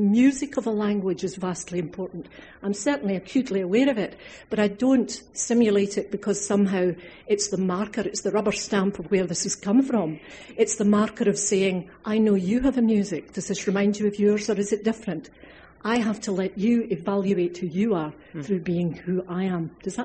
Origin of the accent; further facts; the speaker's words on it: Scotland, United Kingdom; It doesn't occur to me I'm Scottish until someone points it out basically, because I still live there, and it seems to me a perfectly acceptable, my diction and my language is basically standard English. It's inflected by an accent.